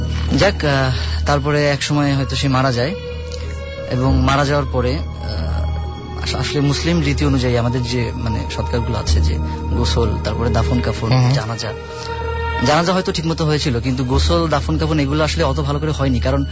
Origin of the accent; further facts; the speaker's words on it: Bagerhat, Khulna Division, Bangladesh; এটা আমার গ্রামের বাড়ি বাগেরহাটে, একটা অঞ্চল, আমি নাম বলছি না।